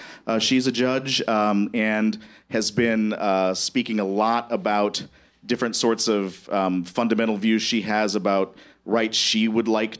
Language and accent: English; Minnesota, United States; So not to praise Iowa, especially as a Minnesotan